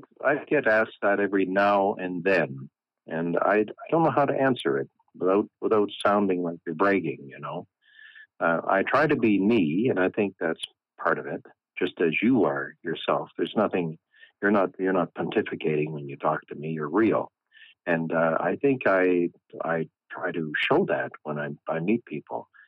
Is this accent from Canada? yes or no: yes; Campbellton, New Brunswick, Canada; And I'm from Campbellton. So I really get excited when I'm in my rental and I'm driving north from Bathurst on that highway.